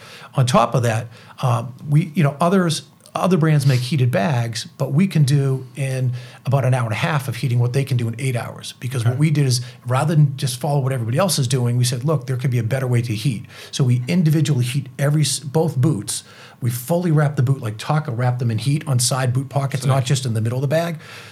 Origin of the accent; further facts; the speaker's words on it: East Coast, United States; And you know, I'm from the East Coast, and so is Steve